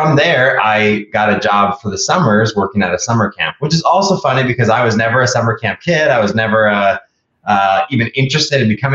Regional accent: North Dakota, United States; moved away as an adult; now in La Crosse, United States; but I'm originally from North Dakota. I come from a very large family in North Dakota. And I came to La Crosse, Wisconsin for college

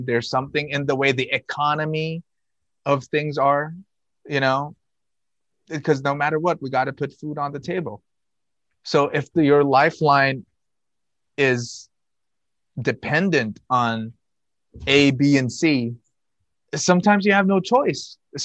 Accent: Philippines; So being Filipino, I'm really proud of working with a lot of Filipino American talent that's going to come out.

